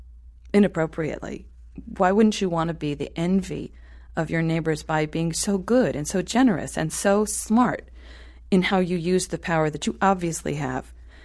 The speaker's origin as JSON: {"language": "English", "region": "New York", "country": "United States", "said": "As an American, I have this power. As a French person, I would have that power. You know, as a person from New York, I have this or that power."}